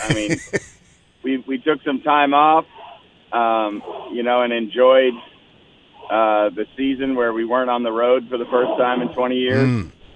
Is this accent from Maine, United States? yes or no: yes; Maine, United States; John, who I grew up with in Maine